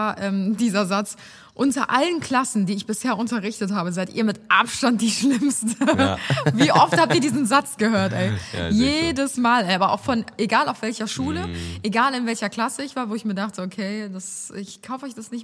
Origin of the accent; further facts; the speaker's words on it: North Rhine-Westphalia, Germany; accent: Kölsch; Das ist mein kölscher Akzent.